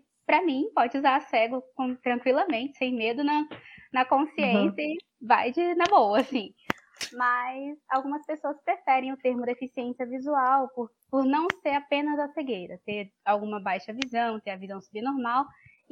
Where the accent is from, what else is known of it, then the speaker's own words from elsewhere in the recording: Vitória, Espírito Santo, Brazil; sou de Vitória, no Espírito Santo, tenho 25 anos, sou psicóloga e sou pessoa com deficiência, sou cega total.